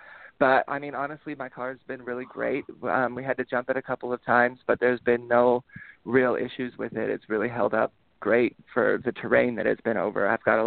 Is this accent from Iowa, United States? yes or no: no; Yosemite, California, United States; I'm from Yosemite, so I've obviously heard a lot about